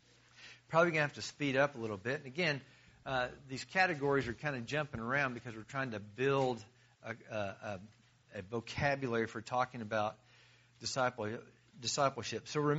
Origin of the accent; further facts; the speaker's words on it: the South, United States; Well, I'm from the South and everybody's kind of nice down there and probably goes to church somewhere, you know.